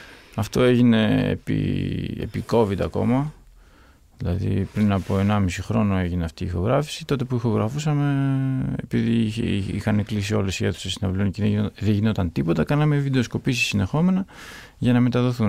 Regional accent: Patras, Western Greece, Greece; also born or lived in Russia; εκεί γεννήθηκαμε όλοι και τα τρία αδέρφια. Έτσι γεννήθηκα στη Ρωσία. Μετά επέστρεψε ο πατέρας μου στην Ελλάδα και επιστρέψαμε όλοι και μεγαλώσαμε στην Πάτρα.

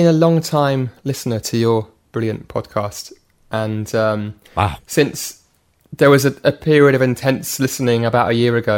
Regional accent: Oxford, South East England, United Kingdom; So I grew up in Oxford

